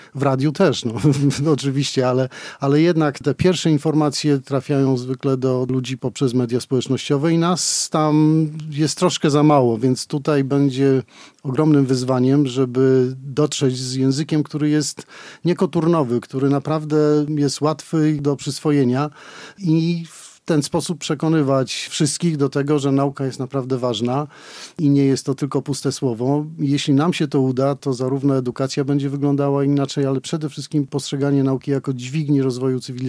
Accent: Białystok, Podlaskie Voivodeship, Poland; Ja jestem urodzonym białostoczaninem, jestem lokalnym patriotą i takim na pewno pozostanę.

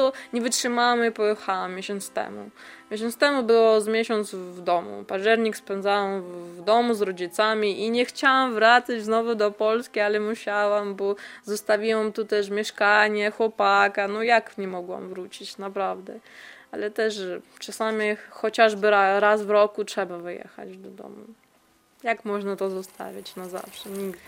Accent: Russia; now in Poland; Też jestem Rosjanką, bo wychowana w Rosji i będę Rosjanką zawsze, ale charakter okazało się, przeniósł się przez krew.

